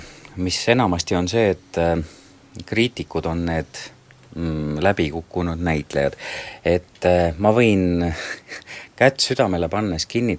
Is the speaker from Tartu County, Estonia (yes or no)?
no; Keila, Harju County, Estonia; kuna ma kasvasin Keilas, meil ei olnud sellist kooliteatri traditsiooni